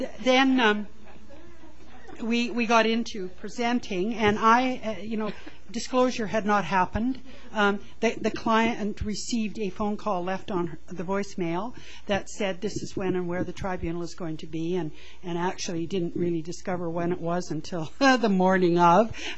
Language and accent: English; Kamloops, British Columbia, Canada; I am from the Kamloops region, although I live in Salmon Arm.